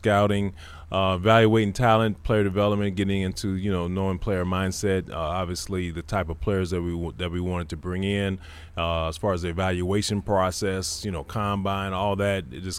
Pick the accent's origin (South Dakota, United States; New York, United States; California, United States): California, United States; Los Angeles; Okay, well, I'm from Los Angeles, California. Grew up in L.A.